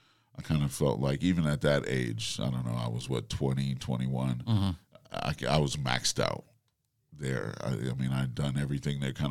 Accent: Nebraska, United States; Honestly, I was more of a jazzer early on and because I grew up in Nebraska.

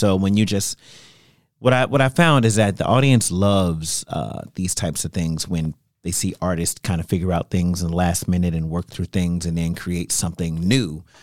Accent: Gary, Indiana, United States; growing up in Gary, Indiana, looking up to people like … of course

